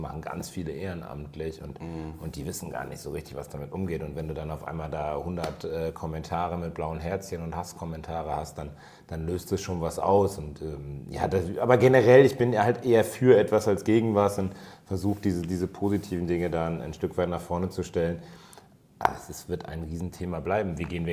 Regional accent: Düsseldorf, North Rhine-Westphalia, Germany; Ich bin hier groß geworden, ich bin in Oberbilk aufgewachsen so

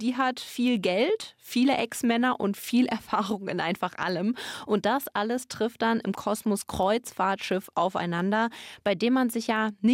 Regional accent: Bergham, Bavaria, Germany; eine Theatergruppe in Bergham, meiner alten Heimat.

